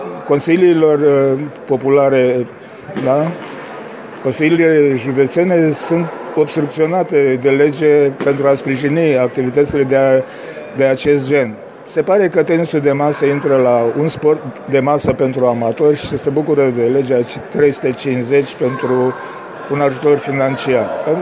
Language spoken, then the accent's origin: Romanian; Alba Iulia, Alba County, Romania; Eu vin de la Alba Iuliană